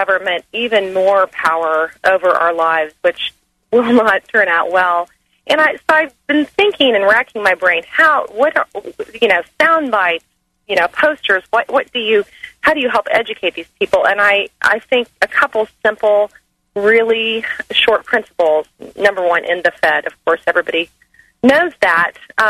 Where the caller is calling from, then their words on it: Texas, United States; I'm also calling from Texas.